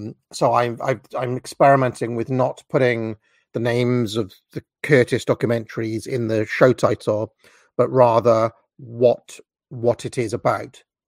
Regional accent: United Kingdom; I grew up in Thatcher's Britain. I grew up in the 80s, and I'm literally a child of this.

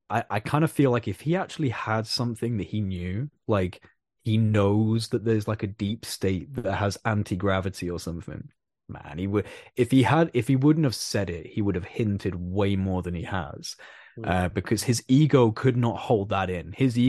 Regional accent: United Kingdom; for one, I'm British.

